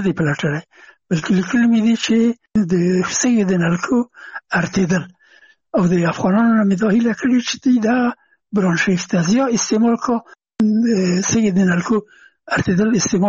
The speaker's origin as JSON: {"language": "Pashto", "country": "Afghanistan", "said": "هغه زه نه پېژندلم چې زه هم افغان یم، ما ته یې نه پېژنده چې افغان یم."}